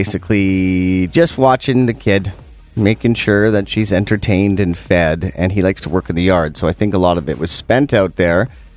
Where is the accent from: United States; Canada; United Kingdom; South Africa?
Canada; Penticton, British Columbia; we sadly had to attend a funeral in my hometown, Penticton.